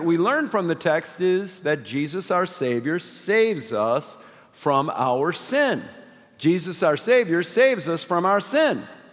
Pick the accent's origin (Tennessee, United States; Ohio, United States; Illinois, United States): Ohio, United States; I've got to do something because I am from the Buckeye State, okay?